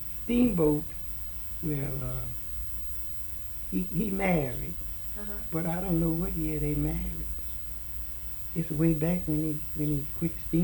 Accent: Pineville, United States; I grew up in the Methodist Church in Pineville, and she grew up in the Methodist Church.

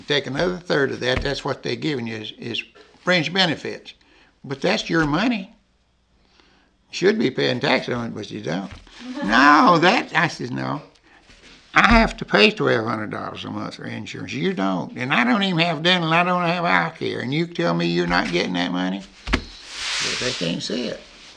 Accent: United States; And we as American people, we got where we thrive on gimmicks.

